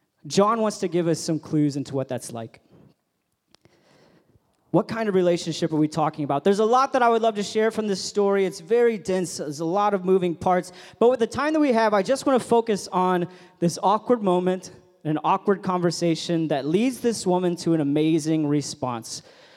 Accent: Detroit, Michigan, United States; now in United Kingdom; I'm from Detroit, which means that I'm not posh, I'm not classy, I'm not cultured. So just bring your expectations down real low, okay? Cool? As an American living in the UK for a little bit

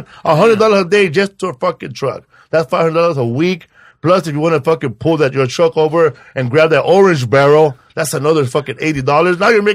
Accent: Los Angeles, California, United States; Yeah, Boyle Heights, man. Yeah. The housing projects, the little village.

